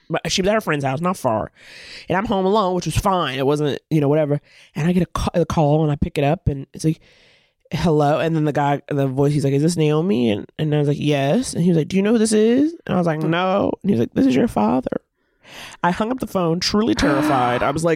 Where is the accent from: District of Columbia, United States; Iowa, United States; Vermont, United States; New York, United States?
New York, United States; New York City; you know, like I grew up in Harlem. My mother was a lawyer.